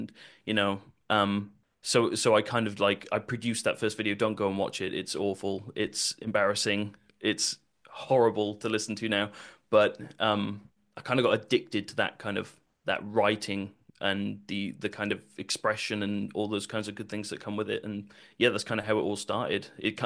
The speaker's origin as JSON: {"language": "English", "region": "Wales", "country": "United Kingdom", "tie": "born or raised there", "also_born_or_lived": "Germany", "moved": "as an adult", "lives_now": "England", "said": "I grew up in Wales. I lived my life in Wales until I was about 20 years old. At that point, I joined the military. So I lived in England for a little while, and then I got transferred to Germany and lived in Germany for sort of 3 or 4 years. And now I've moved back to England."}